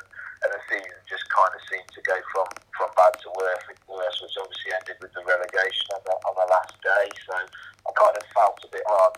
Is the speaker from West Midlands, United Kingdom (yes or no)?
yes; Wolverhampton, West Midlands, United Kingdom; I went back on loan to my hometown club where I'd come from originally, to Wolves